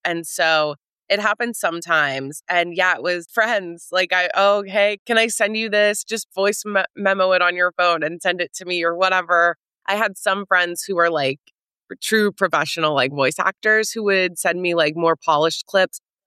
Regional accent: West Virginia, United States; And so growing up in West Virginia, there is no film school. There's no template.

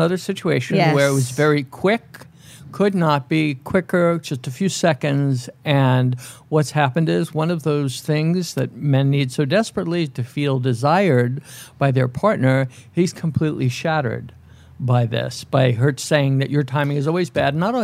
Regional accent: New York, United States; I grew up in New York. I lived in New York.

